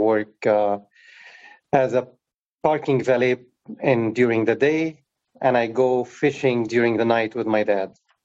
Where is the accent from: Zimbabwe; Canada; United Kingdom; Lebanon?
Lebanon; Beirut, Beirut Governorate; grew up in Beirut, you know, during the war. So the war started in 75, technically the year I was born.